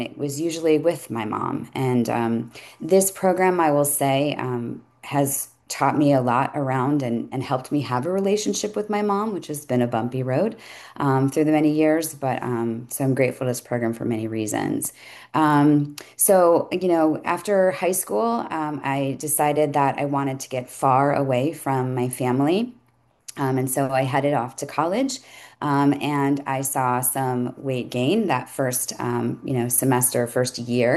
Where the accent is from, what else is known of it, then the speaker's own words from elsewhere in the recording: New York, United States; I'm an East Coast kid. I grew up in New York.